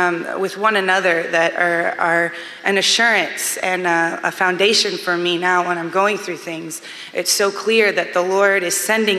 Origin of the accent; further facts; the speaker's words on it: Baton Rouge, Louisiana, United States; now in Berlin, Delaware, United States; I'm originally from Baton Rouge, but now I'm studying in Berlin, Germany.